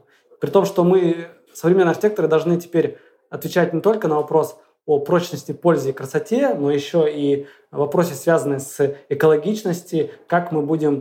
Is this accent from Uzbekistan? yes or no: no; Kyrgyzstan; moved away as an adult; now in Moscow, Russia; я сам из Киргизии, родился в Киргизии. Ну, когда закончил университет, я переехал в Москву